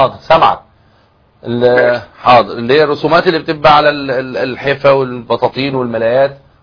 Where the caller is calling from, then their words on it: Morocco; من المغرب.